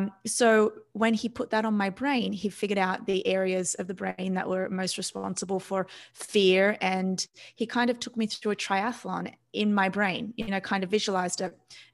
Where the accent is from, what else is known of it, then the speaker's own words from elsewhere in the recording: Australia; I was born and raised in Australia.